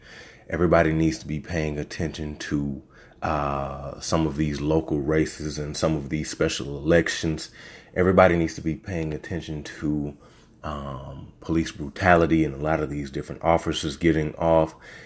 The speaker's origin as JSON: {"language": "English", "town": "Little Rock", "region": "Arkansas", "country": "United States", "said": "Let me get that out the way. I'm from Little Rock, Arkansas."}